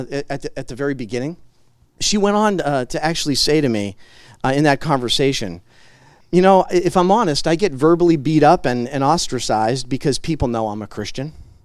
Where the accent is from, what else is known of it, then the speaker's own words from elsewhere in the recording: Scotland, United Kingdom; and I'm not going to do it in a Scottish accent. Even though I am Scottish, I'm not William Wallace.